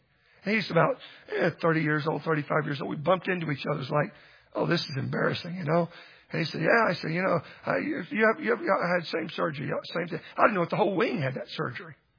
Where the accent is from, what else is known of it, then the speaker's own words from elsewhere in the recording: Dallas, Texas, United States; Now, I'm a Cowboys fan and have been growing up in Dallas.